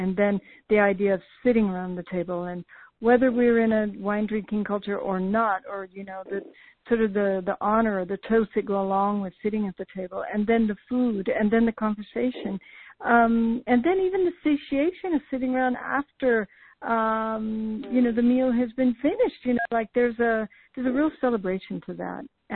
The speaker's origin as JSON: {"language": "English", "region": "the South", "country": "United States", "said": "but I come from the South, maybe that's also one reason why I have this seed planted in me"}